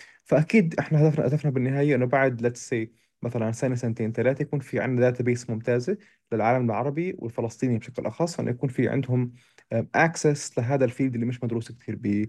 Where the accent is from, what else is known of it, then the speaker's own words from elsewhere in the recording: Palestine; ونقدر نقدم ونورجي إحنا كفلسطيني إيش ممكن نقدر نعمل يعني